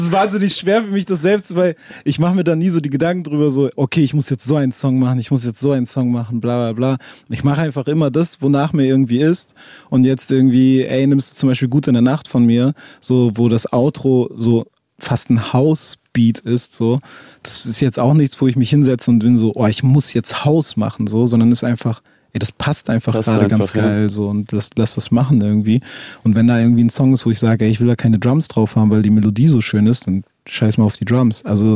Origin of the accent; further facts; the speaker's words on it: Hamburg, Germany; ich bin in Hamburg schon einem Viertel groß geworden, was jetzt nicht das Geilste ist. Vielleicht nennen es auch manche einen sozialen Brennpunkt